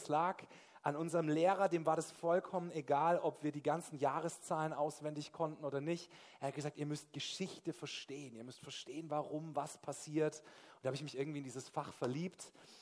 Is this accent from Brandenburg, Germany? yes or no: no; Karlsruhe, Baden-Württemberg, Germany; Also wie gesagt, ich komme aus Karlsruhe, ich bin verheiratet, ich habe 3 Kinder.